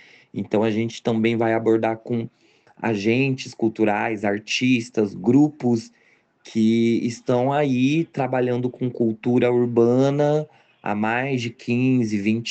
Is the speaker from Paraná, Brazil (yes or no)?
yes; Londrina, Paraná, Brazil; tenho 29 anos, sou da Zona Norte aqui de Londrina, sou formado em Artes Cênicas pela Universidade Estadual de Londrina, sou DJ também e atualmente eu atuo na área da produção cultural.